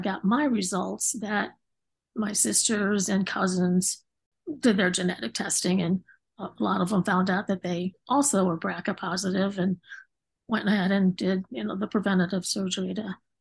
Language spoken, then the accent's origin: English; Phoenix, Arizona, United States; also born or lived in Fort Wayne, Indiana / upstate New York; I was born in Fort Wayne, Indiana, so technically I'm a Hoosier. Family moved to upstate New York, and then when I was in first grade, we moved to Arizona. So I actually grew up in Phoenix and Scottsdale.